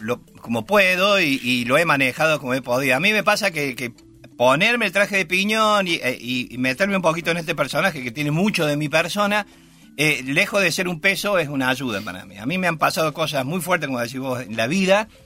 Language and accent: Spanish; Córdoba, Argentina; como yo soy de Córdoba, no ando muy cotidianamente, pero sí en el país y cuando vengo a Buenos Aires también.